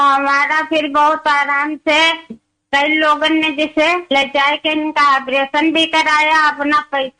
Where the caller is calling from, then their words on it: Mohammadi, Uttar Pradesh, India; जी हमारा शहर मोहम्मदी जिला लखीमपुर खीरी यूपी